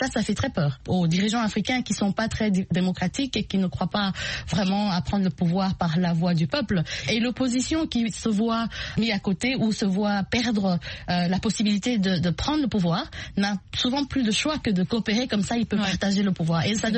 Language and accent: French; DR Congo; chez moi, en République démocratique du Congo